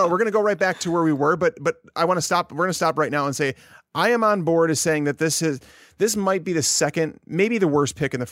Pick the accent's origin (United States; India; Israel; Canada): United States; Chicago, Illinois; because I'm from Chicago, I like them.